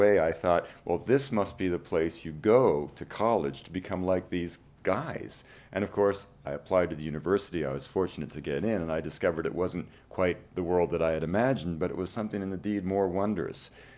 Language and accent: English; British Columbia, Canada; I'm from British Columbia. I've saved up money in a logging camp, and I want to go to South America like you did and collect plants.